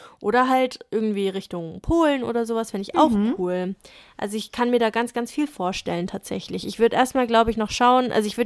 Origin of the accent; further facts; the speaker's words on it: Saarbrücken, Saarland, Germany; ich habe das viel in meiner Heimatstadt in Saarbrücken gemacht